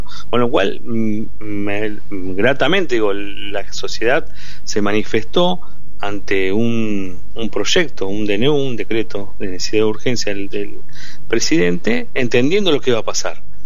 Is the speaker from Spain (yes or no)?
no; Argentina; Lo preocupa como argentino, fundamentalmente, como padre de familia.